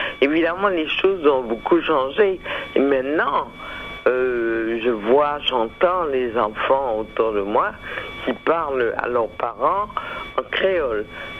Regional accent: Guadeloupe, France; born there; first language fr; Je suis née en Guadeloupe, dans un pays qui est un département français d'outre-mer. Donc la langue officielle est le français. Il y a une autre langue que nous parlons qui est le créole.

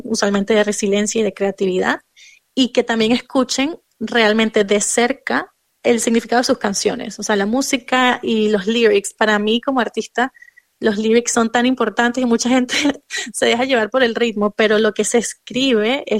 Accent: Venezuela; Y luego voy a estar yo, por supuesto, que soy venezolana.

